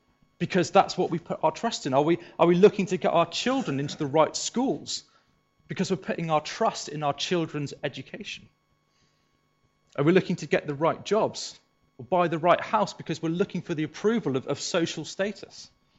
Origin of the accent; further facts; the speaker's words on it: South West England, United Kingdom; It's a little bit like, I come from Devon